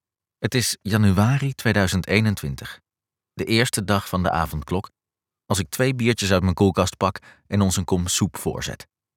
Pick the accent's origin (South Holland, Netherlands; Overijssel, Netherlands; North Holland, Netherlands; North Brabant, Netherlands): North Holland, Netherlands; Amsterdam; Plekken die ik me als Amsterdammer vlijmscherp voor de geest kon halen.